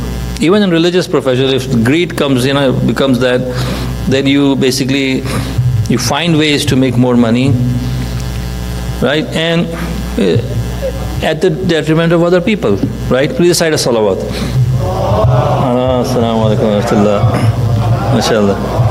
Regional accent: Pakistan; I'm from Pakistan

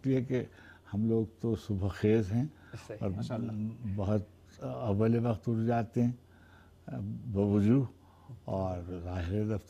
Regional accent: Lucknow, Uttar Pradesh, India; born there; میں لکھنؤ میں پیدا ہوا تھا اور ایک بہت ہی غریب گھرانے میں پیدا ہوا تھا, بہت ہی پسماندہ

